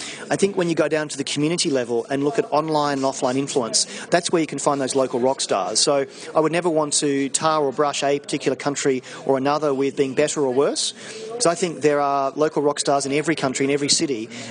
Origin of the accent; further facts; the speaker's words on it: Australia; now in London, United Kingdom; I'm Australian living in London, so it's a bit hard to say, you know, where my bread is buttered, as we say.